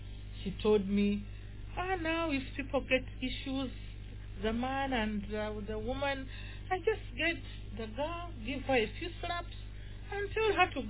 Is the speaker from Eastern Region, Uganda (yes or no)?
no; Central Region, Uganda; Like you said … from Buganda Kingdom